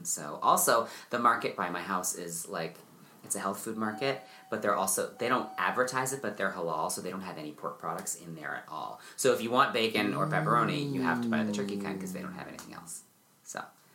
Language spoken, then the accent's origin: English; California, United States; also born or lived in Oklahoma / Missouri; now in New York City, United States; I was born in California, in the San Francisco Bay Area, and that's where I grew up after a short pit stop in Oklahoma and Missouri, where my parents moved us right after I was born and then divorced.